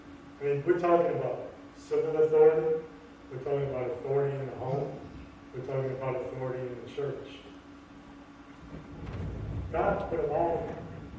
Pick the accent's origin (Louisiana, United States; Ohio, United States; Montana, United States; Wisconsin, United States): Louisiana, United States; New Orleans; born there; I'm bored from New Orleans. I got a draw, and I'll always say this kind of tone of voice.